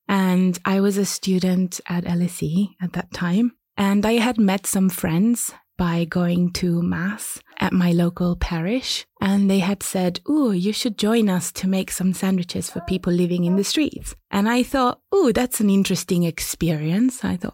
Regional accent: Agrigento, Sicily, Italy; English is a second language; now in United Kingdom; I come from Italy originally, and I am 33 years old, and I've been in the UK since 2008.

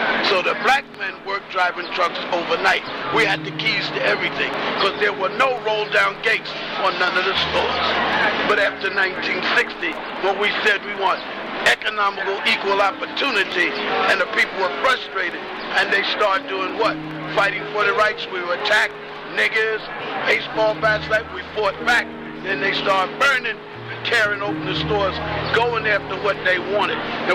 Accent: Suffolk County, New York, United States; I'm from Suffolk. I don't know nothing about this racial stuff, because in Suffolk County, we're all raised together.

